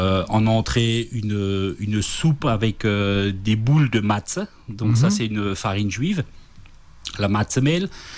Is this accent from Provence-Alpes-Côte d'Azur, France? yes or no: no; Grand Est, France; puisqu'il faut savoir que chez nous en Alsace, la tradition de la pâte pour une tarte flambée qui est vraiment très fine.